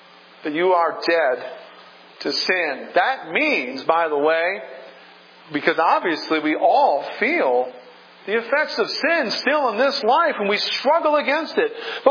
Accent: the South, United States; I grew up in the South. And I heard my family members all the time say things like, I reckon.

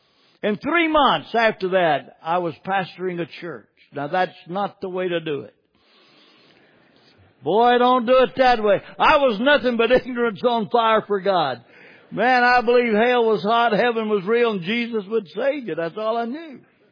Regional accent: Southern United States, United States; accent: Southern; I'm a Southerner. I talk Southern. Proud of it.

